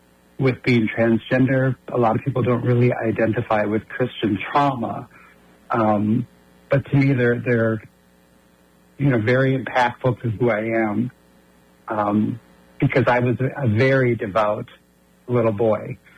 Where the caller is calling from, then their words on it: Sarasota, Florida, United States; My pronouns are she, her, and I'm calling from Sarasota.